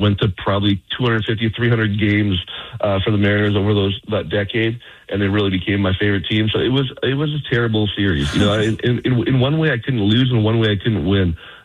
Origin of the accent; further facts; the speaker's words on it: Canada; I grew up in Canada.